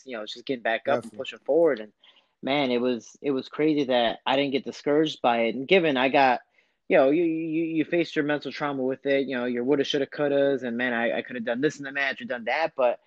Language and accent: English; Chicago, Illinois, United States; Like, again, I'm another shorty from Chicago.